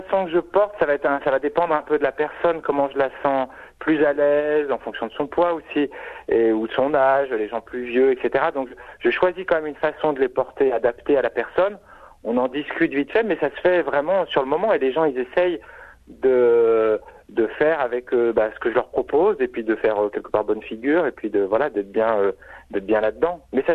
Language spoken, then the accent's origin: French; France; accent: French; le fait que je sois français, ça jouait sûrement un petit peu avec mon accent français